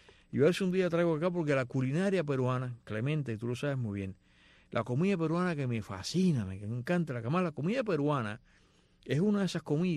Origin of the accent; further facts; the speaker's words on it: Cuba; moved away; Pero yo nunca vi sushi en Cuba hasta que me fui de Cuba, ¿sabes? Y ahora lo hay.